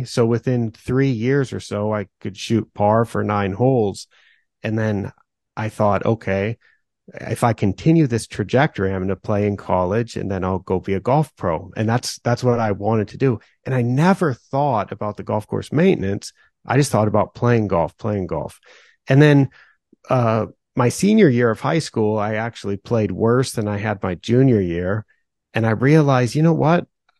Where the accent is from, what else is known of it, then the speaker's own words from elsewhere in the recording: Oregon, United States; I grew up in the Willamette Valley of Oregon in a rural area